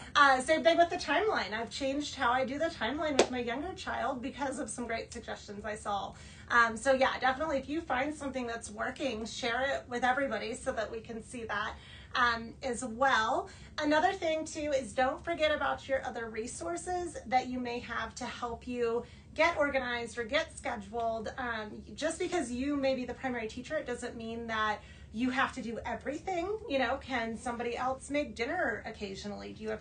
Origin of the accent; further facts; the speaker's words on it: Midwest, United States; And I know I grew up in the Midwest.